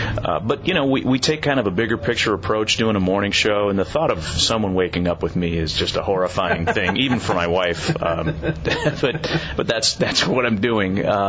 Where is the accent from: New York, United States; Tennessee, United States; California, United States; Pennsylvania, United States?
California, United States; Moraga; Yeah, born and raised in the Bay Area, East Bay guy, Moraga, California, and still get home to the Bay Area as often as I can